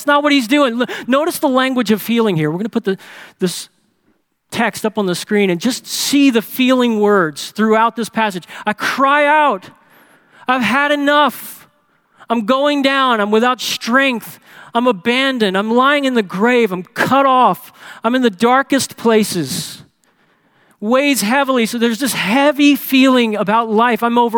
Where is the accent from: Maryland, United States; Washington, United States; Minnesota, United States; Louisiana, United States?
Louisiana, United States; New Orleans; Growing up in New Orleans, I can't tell you how many times the memory of sitting around with a family